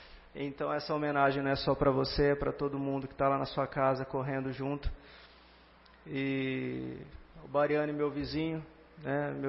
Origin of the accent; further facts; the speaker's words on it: Garça, São Paulo, Brazil; Eu, antes de ser policial, eu sou garcense, nasci aqui, cresci aqui, estudei em Marília, mas, enfim, tenho meus pais aqui, minha família aqui.